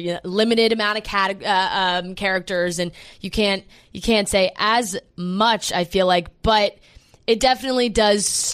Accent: New Jersey, United States; Like I grew up in New Jersey, so I know what you're talking about

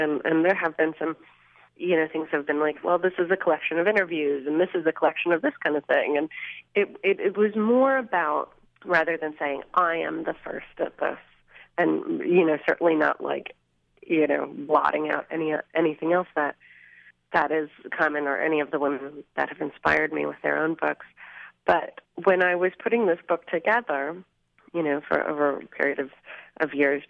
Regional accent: Minneapolis, Minnesota, United States; I grew up in Minneapolis, where at the City Pages, the local weekly at the time, had a woman who was absolutely at the vanguard of music criticism in the U.S.

